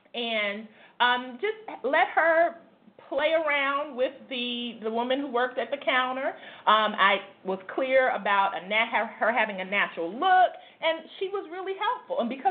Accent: Northeast, United States; and I grew up in the Northeast, and Tanya grew up in the Southeast, and makeup was just not something that we did.

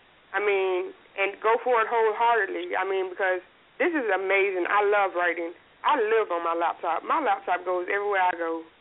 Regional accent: Florida, United States; now in North Carolina, United States; I am originally from Florida. I just relocated here to North Carolina. I am stationed in Pembroke. I relocated here in October of last year.

